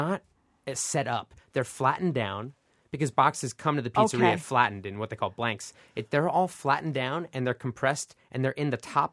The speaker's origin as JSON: {"language": "English", "region": "New York", "country": "United States", "said": "I live in New York, I'm from the New York area, and the pizza is so good"}